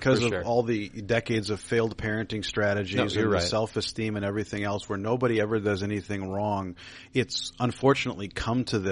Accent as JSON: {"language": "English", "town": "Golden Valley", "region": "Minnesota", "country": "United States", "tie": "born or raised there", "said": "So I grew up in Golden Valley."}